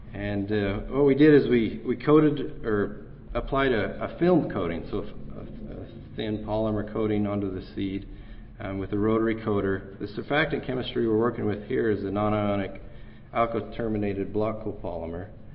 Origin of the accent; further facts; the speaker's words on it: Oregon, United States; I'm an ecologist from Oregon